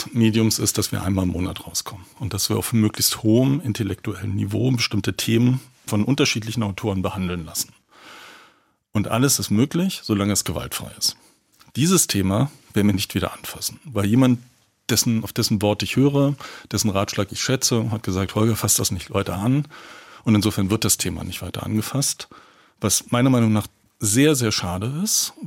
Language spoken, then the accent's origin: German; East Germany, Germany; Und wir haben ja da auch eine interessante Geschichte als Ostdeutsche